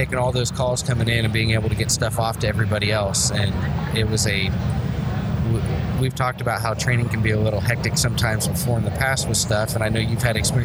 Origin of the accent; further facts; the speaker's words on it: Iowa, United States; I grew up in Iowa